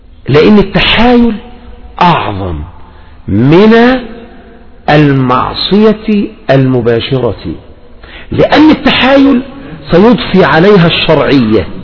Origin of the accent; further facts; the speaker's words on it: Egypt; احنا معروف ان عندنا في مصر ايه؟ نصارى ومسلمون.